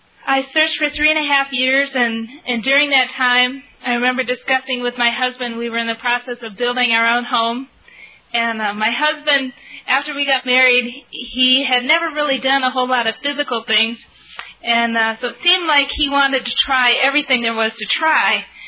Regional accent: California, United States; moved away; also born or lived in Michigan; So I grew up there in California, and then in 1979, my adoptive parents moved to Michigan.

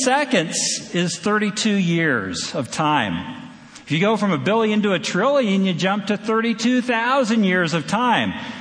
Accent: Texas, United States; born there; And I'm allowed to do that because I was born in Texas.

